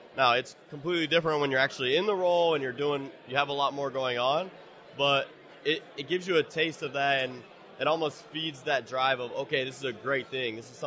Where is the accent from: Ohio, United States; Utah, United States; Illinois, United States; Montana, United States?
Ohio, United States; Columbus; So I got in with the Columbus Crew. I'm from Columbus, grew up in Columbus.